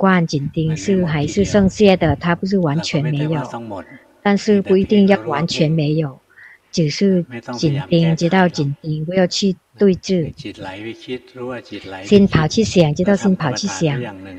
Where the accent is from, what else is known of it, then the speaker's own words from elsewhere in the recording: Thailand; Chinese is a second language; 那我们泰国人不喜欢去找神经医生，其实是必要的。